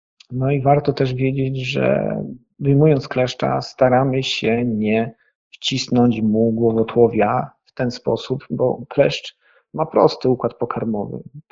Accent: Sanok, Subcarpathian Voivodeship, Poland; moje ulubione miejsce w okolicach Sanoka, mojej rodzinnej miejscowości

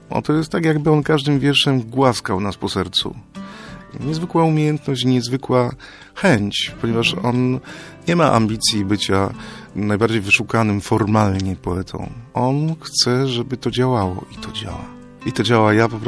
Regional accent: Kalisz, Greater Poland Voivodeship, Poland; ja się urodziłem i wychowałem w Kaliszu, to żadna tajemnica i określam siebie jako kaliszanina, który mieszka w różnych miejscach. Bo w różnych miastach Polski mieszkałem, czasem trochę pomieszkuję za granicą.

